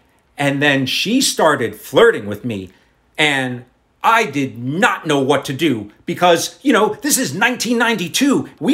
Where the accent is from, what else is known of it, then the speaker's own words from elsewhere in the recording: United States; non, je suis Américain.